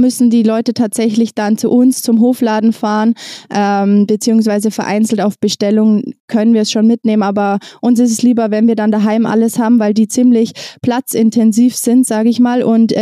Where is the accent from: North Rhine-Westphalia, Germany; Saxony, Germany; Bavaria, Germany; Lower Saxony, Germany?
Bavaria, Germany; Ich komme aus der Nähe von München, westlich von München